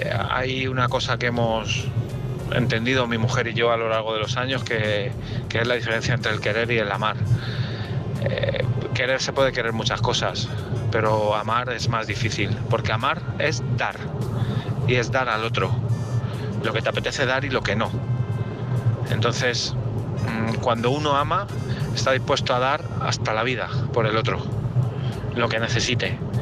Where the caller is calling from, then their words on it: Madrid, Community of Madrid, Spain; de Madrid.